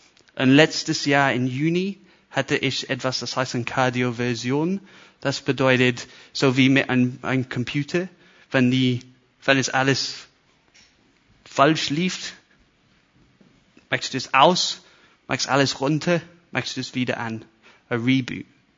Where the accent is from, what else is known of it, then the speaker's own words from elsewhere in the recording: United Kingdom; German is a second language; jetzt finde ich diesen Teil als Brite, ich bin ganz sarkastisch, weil ich Brite bin, okay?